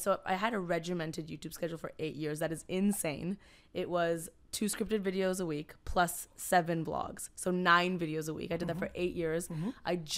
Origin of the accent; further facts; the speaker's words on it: Toronto, Ontario, Canada; moved away as an adult; now in Los Angeles, United States; I was born in Toronto, Canada.